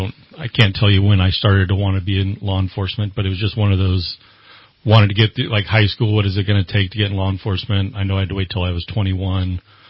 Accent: California, United States; Went to Parsons and eventually went to high school up in Burney High School. So I grew up in Shasta County, Shasta kid, and all over from Redding to Burney.

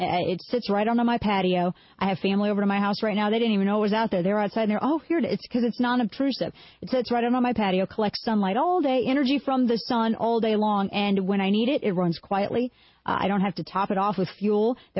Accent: Missouri, United States; In my home state of Missouri

